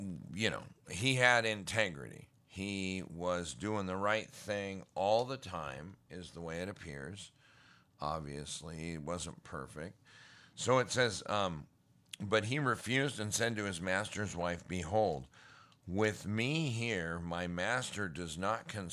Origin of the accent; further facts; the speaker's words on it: Great Falls, Montana, United States; I got a branch in my hometown of Great Falls, Montana